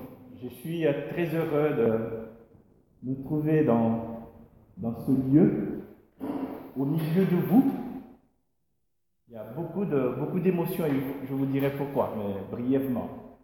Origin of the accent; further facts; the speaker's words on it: DR Congo; now in Uzès, France; je suis d'origine congolaise. C'est pas le plus important c'est que je suis citoyen du monde, mais je suis d'origine du Congo, ex-Zaïre, que j'ai quitté il y a pas mal d'années.